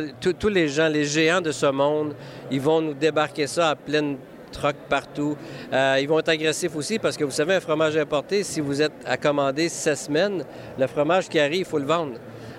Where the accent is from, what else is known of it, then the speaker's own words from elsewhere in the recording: Quebec, Canada; hey, nous, on est du Québec. On est de chez nous.